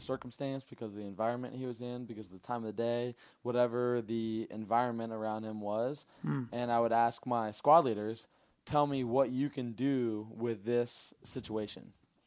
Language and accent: English; Indiana, United States; So, I mean, we grew up in Indiana and Purdue University.